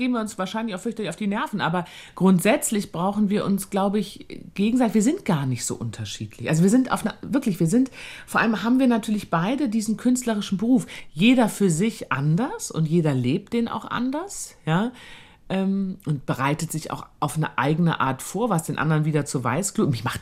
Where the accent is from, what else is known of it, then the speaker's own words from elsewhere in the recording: Rhineland, Germany; now in Austria; Ich glaube, dass ich manchmal direkter bin, womit ich auch anecken kann als Rheinländer.